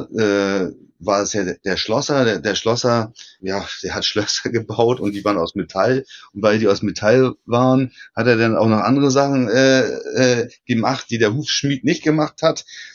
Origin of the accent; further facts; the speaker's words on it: Hamburg, Germany; born there; ich bin Hamburger, obwohl ich nie in Hamburg gewohnt habe, sondern da nur geboren bin.